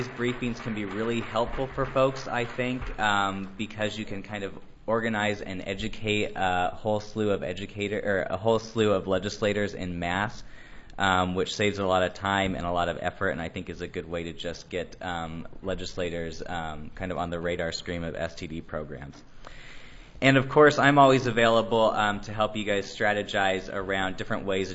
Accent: Idaho, United States; So if EPT can happen in my home state of Idaho, then it can happen anywhere.

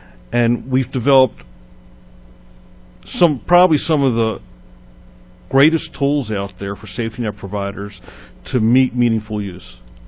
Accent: Baltimore, Maryland, United States; growing up in Baltimore, we have like some of the, our access to care is fabulous.

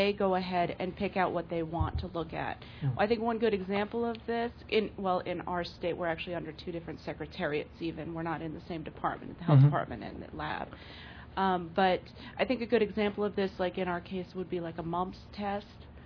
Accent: Virginia, United States; from Virginia, and I have a comment and a question.

